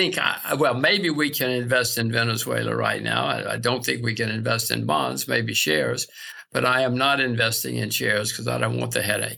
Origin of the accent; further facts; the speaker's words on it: United States; I'm an American citizen, so I don't think I can buy Russia.